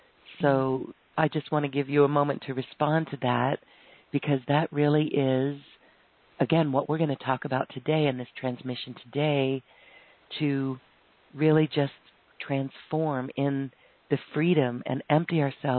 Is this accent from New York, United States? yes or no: no; Boulder, Colorado, United States; in my hometown, I literally was at the place where I arrived in Boulder when I was 9 months old.